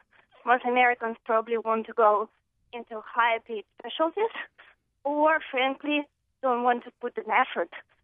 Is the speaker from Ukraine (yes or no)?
yes; Ukraine; English is a second language; now in United States; I work in Manchester, and I'm originally from Ukraine.